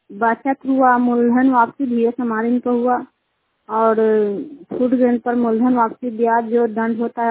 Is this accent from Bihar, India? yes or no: yes; Kukhariya, Bihar, India; कुखारिया के रहने वाले हैं, रुखाई पंचायत चंडी प्रखंड नालंदा जिला के। मैं सीएम के पद पे काम करती हूँ।